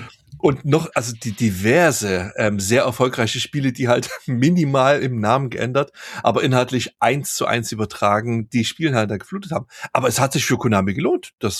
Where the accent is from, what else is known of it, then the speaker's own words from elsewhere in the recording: East Germany, Germany; Ich bin ja im Osten aufgewachsen, hinter dem Eisernen Vorhang.